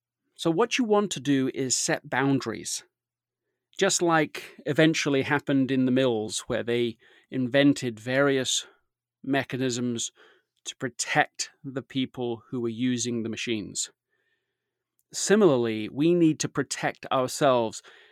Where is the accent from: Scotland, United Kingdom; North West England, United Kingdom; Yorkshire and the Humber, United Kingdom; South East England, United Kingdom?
Yorkshire and the Humber, United Kingdom; Leeds; I grew up in Leeds, England. It's an industrial town.